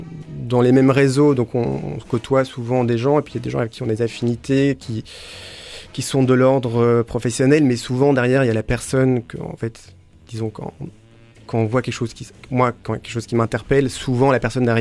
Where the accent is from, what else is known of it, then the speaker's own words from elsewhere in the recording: Marseille, Provence-Alpes-Côte d'Azur, France; je suis marseillais, je vis ici.